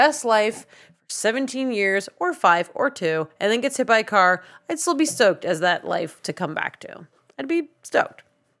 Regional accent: New Jersey, United States; I'm Eastern American. I'm from New Jersey.

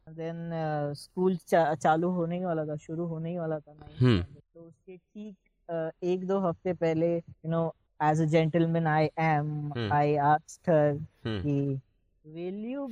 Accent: West Bengal, India; हम बंगाली लोगों का अलग ही रेप्यूटेशन और ये होता था, दबदबा होता था हमारे

